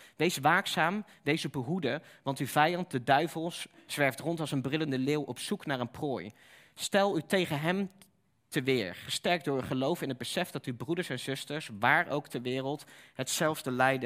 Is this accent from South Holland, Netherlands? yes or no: no; North Brabant, Netherlands; En ik ben opgegroeid in Brabant, je hoort het gelukkig niet meer, maar dat is een bepaalde accent